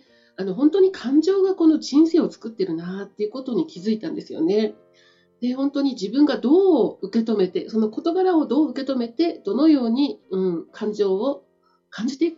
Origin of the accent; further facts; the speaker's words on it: Kanagawa, Japan; moved away as an adult; also born or lived in Tokyo; now in South Korea; 私は東京生まれの神奈川育ちでして、大工の娘の次女として生まれました。で、神奈川で育っていたんですけれども、基本あることから韓国の男性と出会いまして